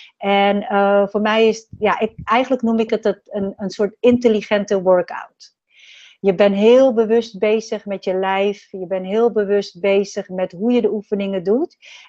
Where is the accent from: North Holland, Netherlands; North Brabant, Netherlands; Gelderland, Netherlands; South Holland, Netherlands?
South Holland, Netherlands; Rotterdam; also born or lived in Suriname; Nou, ik ben geboren in 1972 in Suriname. En toen ik een jaar of 7 was, ben ik verhuisd naar Nederland. En ik ben dus opgegroeid in Rotterdam.